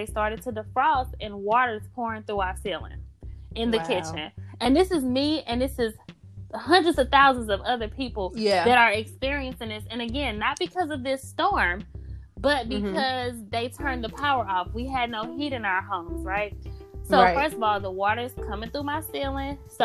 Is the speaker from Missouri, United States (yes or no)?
yes; St. Louis, Missouri, United States; now in Houston, United States; So, you know, I'm from St. Louis. I'm used to big snow. I'm used to cold, right. All of that. I'm used to ice.